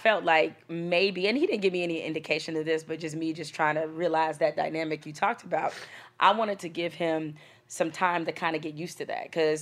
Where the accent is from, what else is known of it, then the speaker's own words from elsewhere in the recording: Detroit, Michigan, United States; growing up in Detroit in the hood